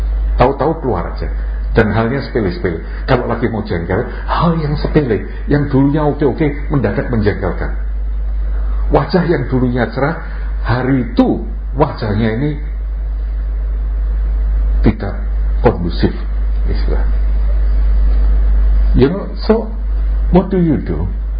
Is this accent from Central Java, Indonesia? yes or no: yes; Semarang, Central Java, Indonesia; born there; saya lahirnya di Semarang dulu.